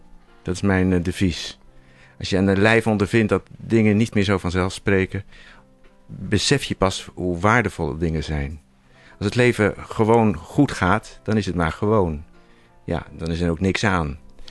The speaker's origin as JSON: {"language": "Dutch", "country": "Netherlands", "said": "Hoe wij daarop moeten reageren als Hollanders, als Nederlanders."}